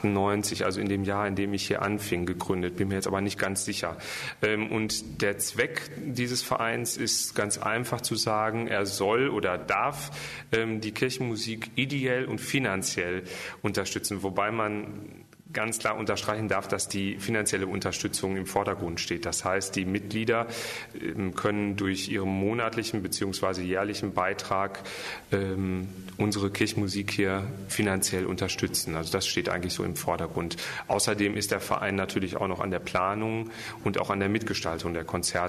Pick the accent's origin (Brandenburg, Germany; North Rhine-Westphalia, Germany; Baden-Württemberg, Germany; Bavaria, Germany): North Rhine-Westphalia, Germany; Gelsenkirchen; an Gelsenkirchen, das ist ja meine Heimatstadt.